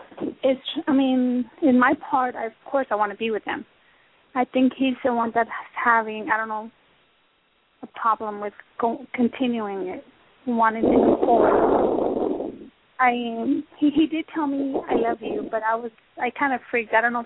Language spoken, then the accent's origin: English; Texas, United States; from Texas.